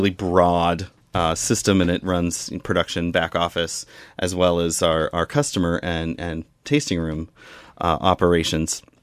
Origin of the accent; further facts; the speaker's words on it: Willits, California, United States; I am. I'm from Willits.